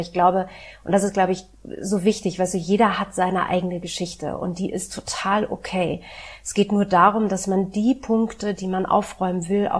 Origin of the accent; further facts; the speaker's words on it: Berlin, Germany; Ich bin in West-Berlin groß geworden